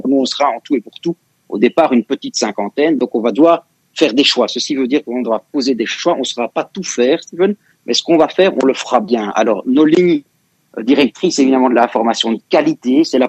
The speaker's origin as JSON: {"language": "French", "town": "Brussels", "region": "Brussels-Capital Region", "country": "Belgium", "said": "On est bruxellois, on est belge, on est francophone, mais on est aussi avant tout tous européens."}